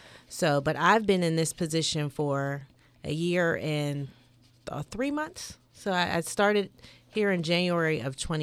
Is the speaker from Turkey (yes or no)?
no; Pittsburgh, Pennsylvania, United States; I'm from Pittsburgh, Pennsylvania, and her aunt and uncle lived in Columbia.